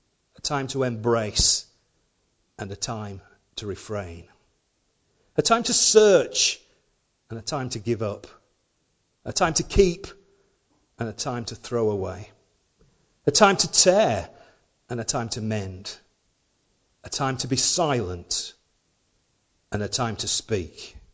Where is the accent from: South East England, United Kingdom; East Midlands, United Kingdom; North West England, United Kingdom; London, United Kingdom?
North West England, United Kingdom; Rochdale; I always remember when we were in up north in my hometown of Rochdale